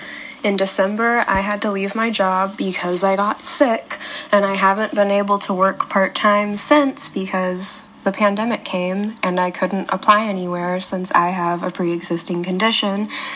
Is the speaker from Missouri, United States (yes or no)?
yes; Rolla, Missouri, United States; I am from Rolla, Missouri.